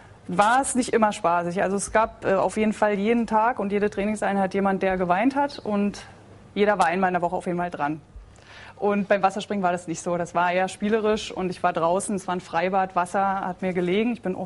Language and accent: German; Berlin, Germany; ich bin im Ostteil der Stadt groß geworden. Ich bin also Ostberlinerin